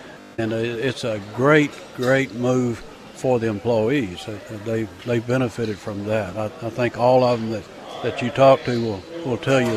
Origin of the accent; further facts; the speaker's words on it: Bumpus Mills, Tennessee, United States; I grew up in Bumps Mills, Tennessee, not too far from here. That's still home.